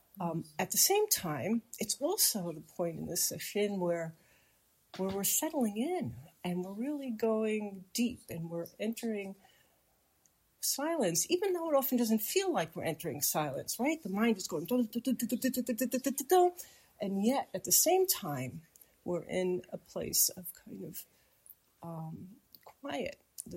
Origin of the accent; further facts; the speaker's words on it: Massachusetts, United States; now in France; I come from the United States. I moved here a little over a year ago from Western Massachusetts, and I got my training in New York City